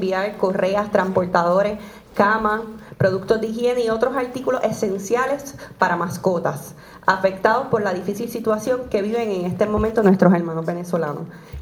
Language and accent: Spanish; Puerto Rico; como puertorriqueños continuaremos demostrando que nuestra solidaridad no conoce fronteras